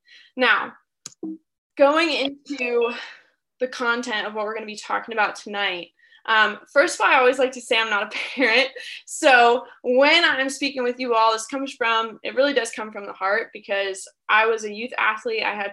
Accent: Florida, United States; And so I grew up in Florida. I was a basketball athlete

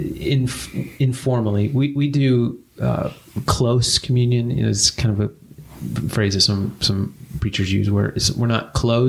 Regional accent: Midwest, United States; the churches that I've been a part of, just growing up in the Midwest

